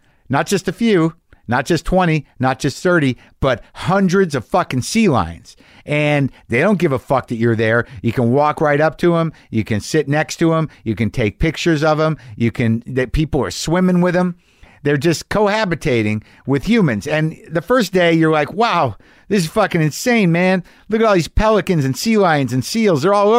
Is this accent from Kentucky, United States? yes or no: yes; Hazard, Kentucky, United States; For reference, I'm from Eastern Kentucky. I'm specifically from Hazard, Kentucky, voted the saddest city in the United States in several polls.